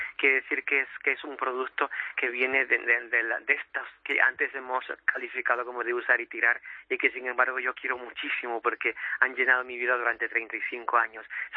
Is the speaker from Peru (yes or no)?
no; Central African Republic; Entonces ese rosario pues simboliza todo lo que la gente, mi pueblo de Centroáfrica es, su idiosincrasia. Y entonces me gusta regalarlo porque regalo la parte más bonita y positiva de mi pueblo africano.